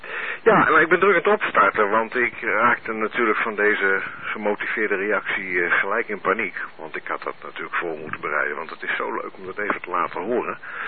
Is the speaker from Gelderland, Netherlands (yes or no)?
yes; Ermelo, Gelderland, Netherlands; uit Ermelo.